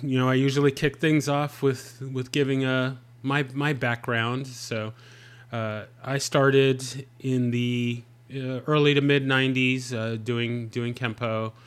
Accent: San Diego, California, United States; Once I got out of the Army, I moved to the Dallas-Fort Worth area. I'm originally from the San Diego area

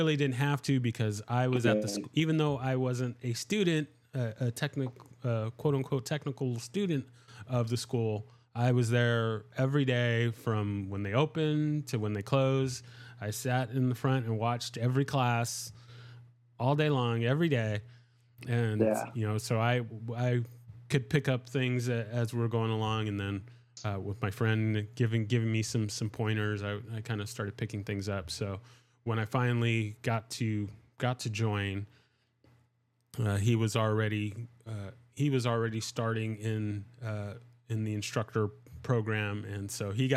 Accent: San Diego, California, United States; Well, so I left, I'm from San Diego, and I left the Kenpo school in 96 when I joined the Army.

